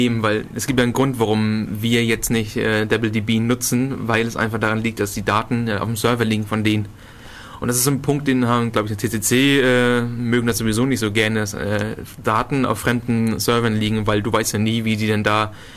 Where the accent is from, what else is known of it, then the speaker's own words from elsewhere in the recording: Northern Germany, Germany; accent: North German; ich komme halt aus dem Norden. Da haben wir halt andere Namen.